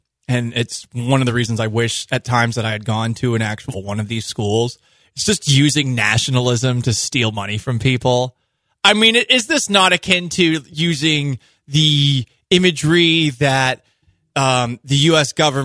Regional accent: Boston, Massachusetts, United States; because I'm from Boston, I can generally like just exude some condescension

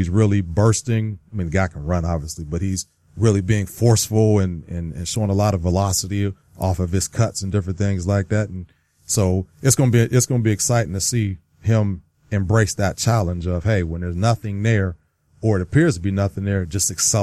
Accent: Youngstown, Ohio, United States; Now, I grew up in Youngstown, Ohio, so yeah. You could be Pittsburgh or you could be Cleveland, and I was neither.

